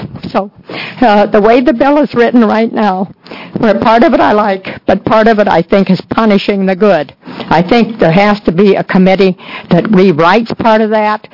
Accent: Portland, Oregon, United States; I'm from Portland, Oregon

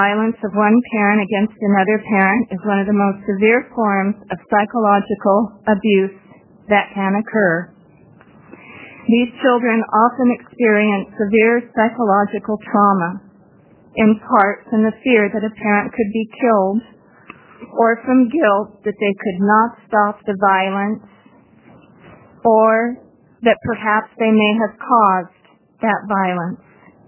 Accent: Friday Harbor, Washington, United States; I'm from Friday Harbor, Washington.

